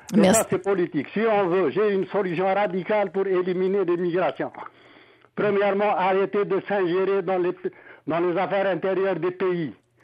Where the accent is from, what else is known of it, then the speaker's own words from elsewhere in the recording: Algeria; moved away as an adult; also born or lived in Ukraine; now in Quebec, Canada; Moi, j'ai vécu en Algérie, j'étais Algérien. J'ai vécu en Ukraine, j'étais Ukrainien. Je suis au Québec, je suis Québécois.